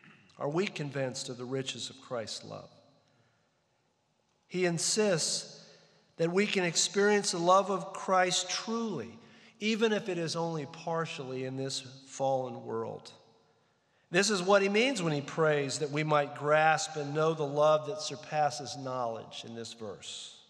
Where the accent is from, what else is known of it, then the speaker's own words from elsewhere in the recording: New Mexico, United States; born there; One place was where I was born in New Mexico. I'd never seen where I was born.